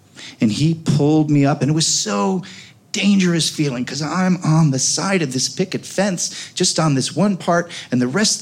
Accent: Oak Park, Illinois, United States; I grew up on Gunderson and Madison in Oak Park.

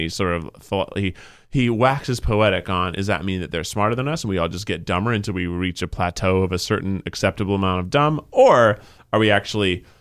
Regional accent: the South, United States; I am from the South.

